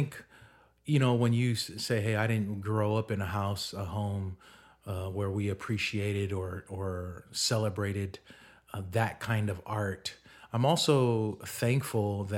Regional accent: Samoa; me growing up in Samoa, I didn't learn about any of that, let alone American history.

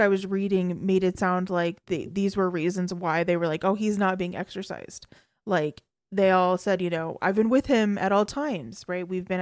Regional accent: United States; but I'm American

